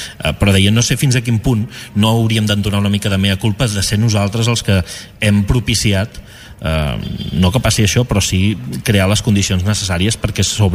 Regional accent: Pals, Catalonia, Spain; jo soc de Pals i tinc relació amb la gent de Pals

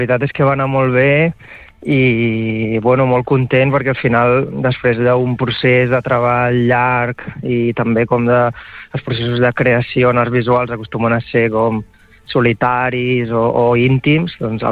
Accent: Valls, Catalonia, Spain; a una muntanyeta a prop de Valls, que és el meu poble

